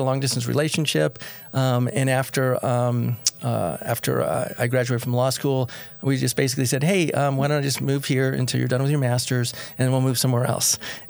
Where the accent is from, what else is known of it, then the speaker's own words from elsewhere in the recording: Seattle, Washington, United States; now in Utah, United States; We were not from here. We were both from liberal areas. I was from Seattle, and my wife was from Boston.